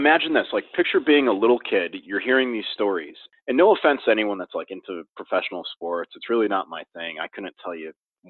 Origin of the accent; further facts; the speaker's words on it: Bristol, Connecticut, United States; also born or lived in New Britain; I grew up here. I was born in New Britain, Connecticut, and I grew up in Bristol, Connecticut. But my dad is Filipino.